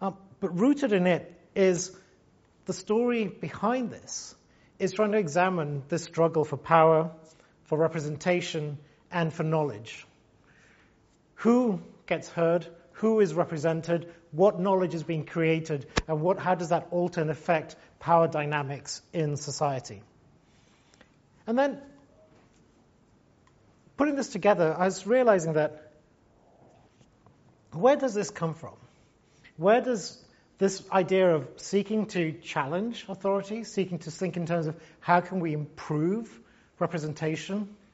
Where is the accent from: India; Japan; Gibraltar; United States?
Gibraltar; moved away; also born or lived in London; I always consider like London as part of my home, but London is not where I was formed. London is where I lived. Where I was formed is Gibraltar.